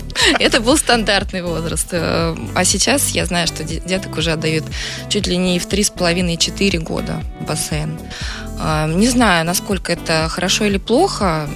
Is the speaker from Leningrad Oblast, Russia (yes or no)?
no; Elektrostal, Moscow Oblast, Russia; когда меня привели на первую тренировку в моем родном городе Электросталь